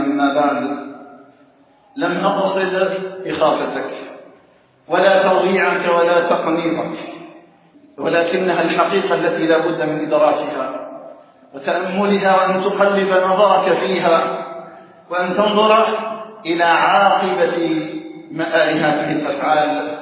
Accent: Algeria; أسأل الله تعالى أن يجعل بلدنا الجزائر آمنا مطمئنا، وسائر بلاد المسلمين

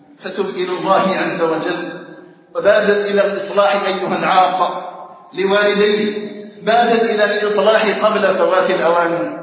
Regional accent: Algeria; أسأل الله تعالى أن يجعل بلدنا الجزائر آمنا مطمئنا، وسائر بلاد المسلمين

